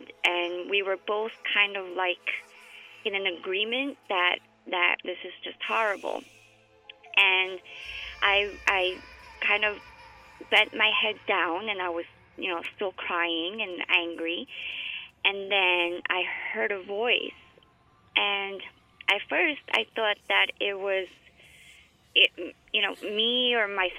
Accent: Texas, United States; growing up in Texas, you experience a rich mix of cultures.

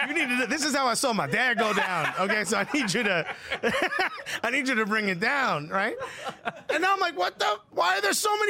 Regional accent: Newark, New Jersey, United States; Yeah, dude, I grew up in Newark.

